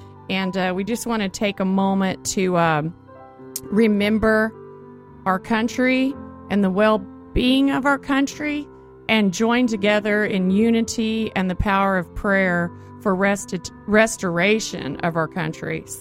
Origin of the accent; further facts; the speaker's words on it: Oklahoma, United States; You know, we're both Texas girls, but we were born and raised in Oklahoma, but we've made our way to the West Coast, which is the best coast.